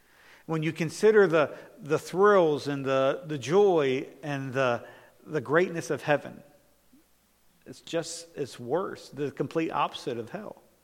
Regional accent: United States; born there; I know that I'm American. I know I'm blessed, and I know because I was born in America

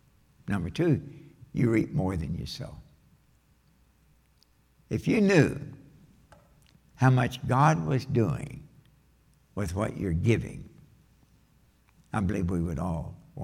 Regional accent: Kentucky, United States; I'm from Kentucky. My English is nothing for anybody to practice on.

